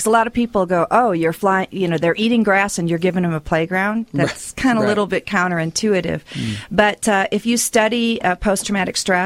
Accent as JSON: {"language": "English", "country": "United States", "said": "So I told them … I'm from the United States and I do Reload Love."}